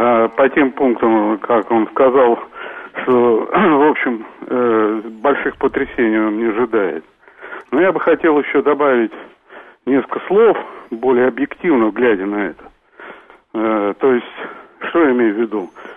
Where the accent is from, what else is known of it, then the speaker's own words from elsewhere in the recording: Moscow, Russia; из Москвы.